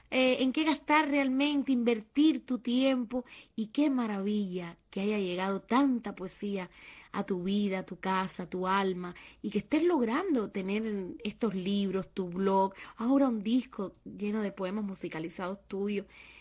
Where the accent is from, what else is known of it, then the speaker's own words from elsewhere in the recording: Cuba; moved away; Y eso es lo que aspiramos todos los cubanos que estamos fuera. Y es muy difícil, a pesar de llevar tantos años fuera, cuando tú te sientes cubano de verdad, que no te duela Cuba.